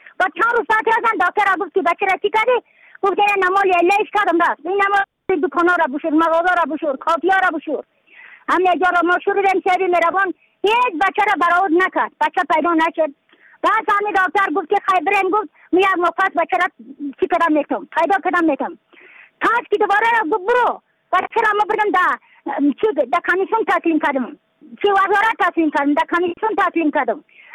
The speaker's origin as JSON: {"language": "Persian", "region": "Badakhshan", "country": "Afghanistan", "said": "از بدخشان هستم، مرکز بدخشان ولسوالی اکل پایان."}